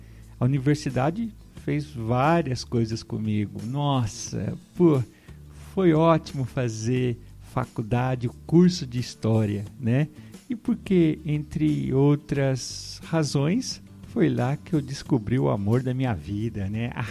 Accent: Pompeia, São Paulo, Brazil; moved away as an adult; porque eu morei nela, nasci em Pompeia e vivi até meus 18 anos lá

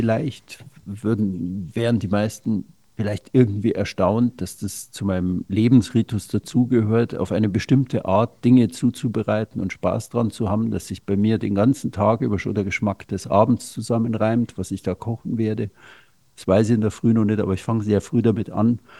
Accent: Bavaria, Germany; Ich bin in Oberbayern ja aufgewachsen

